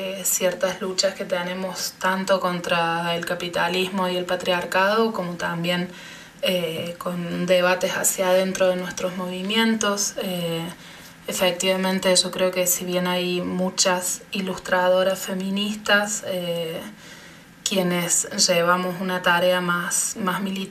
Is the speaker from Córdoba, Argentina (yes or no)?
yes; Córdoba, Argentina; soy de Córdoba, Argentina.